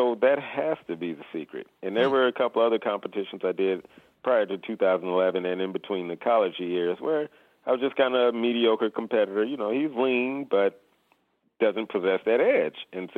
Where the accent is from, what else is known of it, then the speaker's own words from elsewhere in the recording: St. Louis, Missouri, United States; now in Phoenix, United States; I'm originally from the St. Louis area before I located to Phoenix.